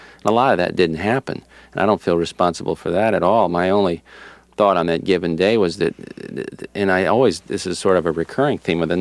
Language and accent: English; Florida, United States; when you're born and raised in Florida, you have limited options. I mean, to me, Atlanta is the far north.